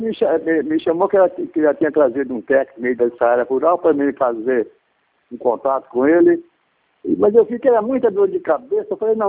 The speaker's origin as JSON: {"language": "Portuguese", "town": "São Bernardo do Campo", "region": "São Paulo", "country": "Brazil", "said": "Eu sou de São Bernardo do Campo."}